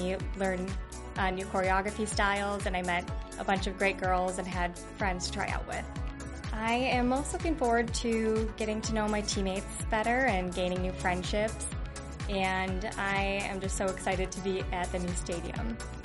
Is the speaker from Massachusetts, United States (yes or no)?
no; Eagan, Minnesota, United States; I'm from Eagan